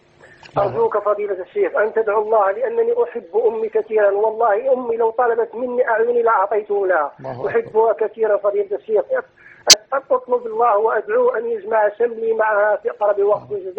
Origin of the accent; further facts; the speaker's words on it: Morocco; now in Italy; وأنا من المغرب وأعيش هنا في إيطاليا.